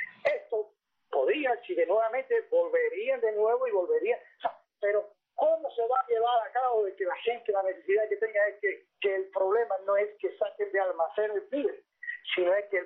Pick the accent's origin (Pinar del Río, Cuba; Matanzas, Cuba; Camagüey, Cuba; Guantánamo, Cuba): Guantánamo, Cuba; Baracoa; born there; en Baracoa, la ciudad donde yo nací